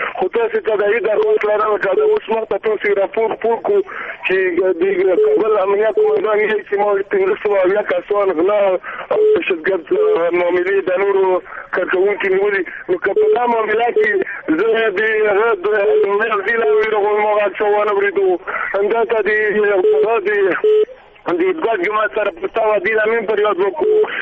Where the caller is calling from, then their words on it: Nangarhar, Afghanistan; زه پخپل د ننګرهار اوسېدونکی یم.